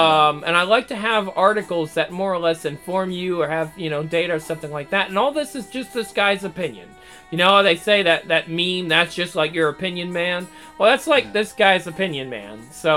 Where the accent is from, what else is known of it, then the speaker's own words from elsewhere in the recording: United States; Don't get me wrong, I'm still an American.